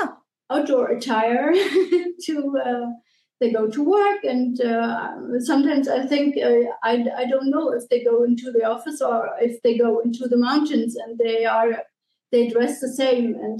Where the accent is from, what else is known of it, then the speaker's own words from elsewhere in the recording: Germany; now in Switzerland; from Germany. There are a lot of people